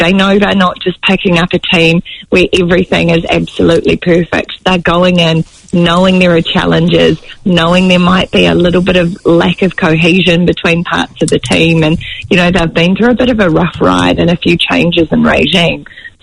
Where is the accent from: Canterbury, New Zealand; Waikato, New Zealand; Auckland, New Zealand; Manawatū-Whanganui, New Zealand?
Manawatū-Whanganui, New Zealand; Whanganui; also born or lived in Taranaki; I grew up in Whanganui and I farmed in Taranaki